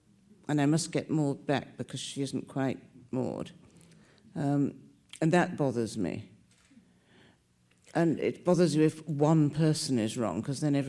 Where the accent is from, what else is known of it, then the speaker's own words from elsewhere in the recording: England, United Kingdom; partly for reasons of being too English